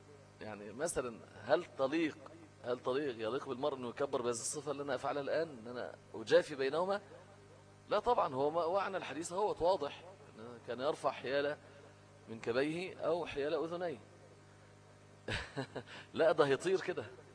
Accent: Egypt; لان المشهور عندنا في مصر ايه، حفص مش ورش

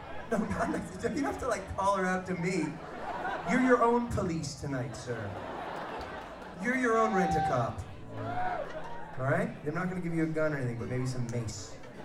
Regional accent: Boston, Massachusetts, United States; now in San Francisco, United States; I grew up in Boston. I live in San Francisco.

